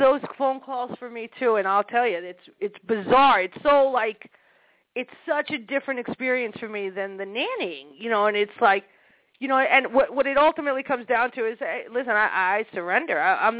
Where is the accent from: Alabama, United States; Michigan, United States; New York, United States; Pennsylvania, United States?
New York, United States; Brooklyn; my family, we didn't hit in my family. We're Jews from Brooklyn, New York. We scream.